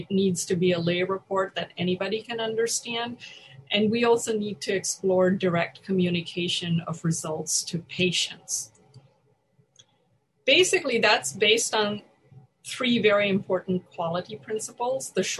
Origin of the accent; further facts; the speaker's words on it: India; I grew up in India.